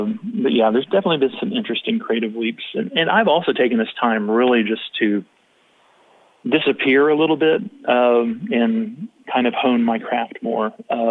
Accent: Tulsa, Oklahoma, United States; And I grew up in Tulsa and heard it like on KDOO.

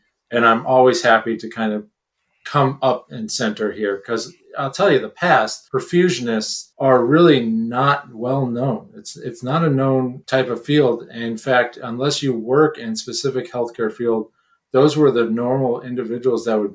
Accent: Lake Havasu City, Arizona, United States; So I was born and raised in Lake Havasu City, Arizona. It was kind of the party central the time that I was growing up for MTV and spring break.

